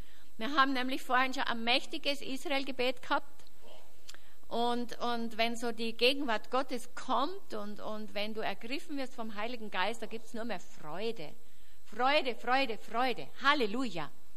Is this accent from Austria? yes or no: yes; Austria; uns als Österreicher